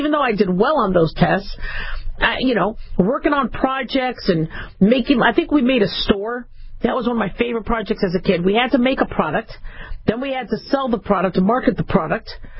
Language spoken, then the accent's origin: English; Arizona, United States; we grew up in Arizona, so we had to learn how to square dance.